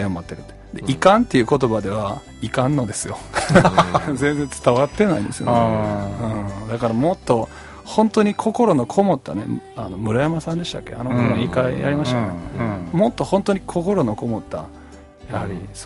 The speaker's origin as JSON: {"language": "Japanese", "country": "United States", "said": "私アメリカ人なんですけど、"}